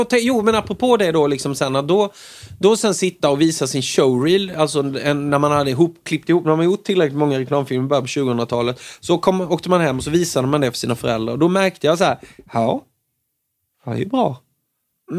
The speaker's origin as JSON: {"language": "Swedish", "region": "Småland", "country": "Sweden", "said": "Som smålänning så äter man det året runt."}